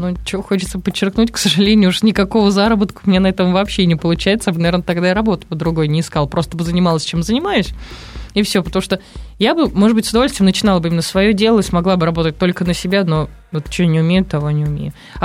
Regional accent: Moscow, Russia; хотя я родом из Москвы.

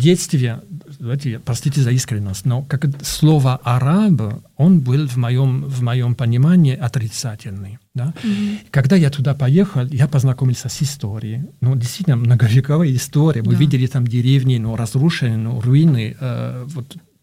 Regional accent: Belgium; Russian is a second language; moved away as an adult; now in Moscow, Russia; Ну да, я сам из Бельгии, но живу в Москве уже 30 лет, но живу в России уже 30 лет

